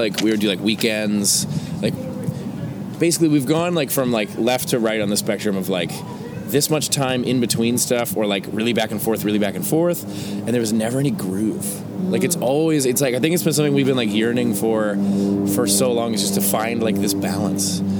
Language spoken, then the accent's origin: English; Richmond Hill, Ontario, Canada; And Paul, and Scott and John and I grew up in Richmond Hill.